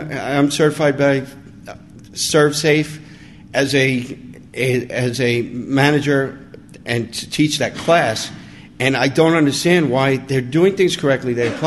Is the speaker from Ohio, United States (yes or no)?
no; New York, United States; now in San Antonio, United States; I'm a chef. I'm from New York, and I've been working with the homeless here in San Antonio for the past 6 months.